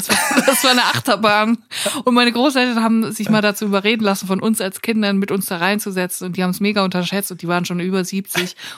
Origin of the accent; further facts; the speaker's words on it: Germany; Ich bin Deutsche, ich möchte dazu nichts sagen.